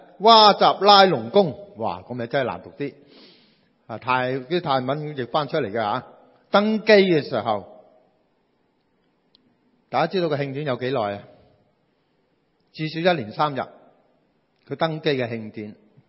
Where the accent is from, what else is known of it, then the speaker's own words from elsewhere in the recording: Hong Kong; 即系用我哋香港人嘅说，香港人嘅说话